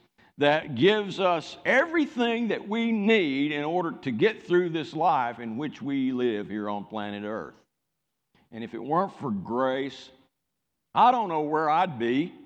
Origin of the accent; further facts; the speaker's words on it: United States; And I know that in my heart I thank God because I'm an American.